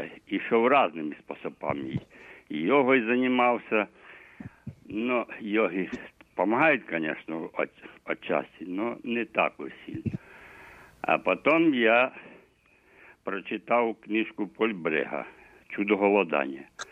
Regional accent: Kyiv, Ukraine

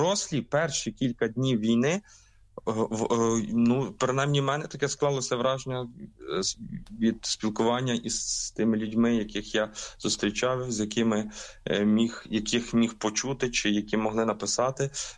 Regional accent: Lviv Oblast, Ukraine; now in Kyiv, Ukraine; І тому я зараз перебуваю там, звідки я родом, у своїх батьків на Львівщині.

